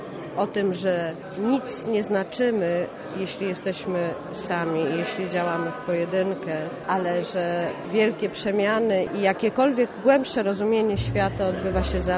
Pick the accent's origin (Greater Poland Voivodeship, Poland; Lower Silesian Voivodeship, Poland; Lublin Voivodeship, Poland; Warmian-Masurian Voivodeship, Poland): Greater Poland Voivodeship, Poland; Poznań; Jestem z Poznania, w pierwszym pokoleniu tutaj urodzona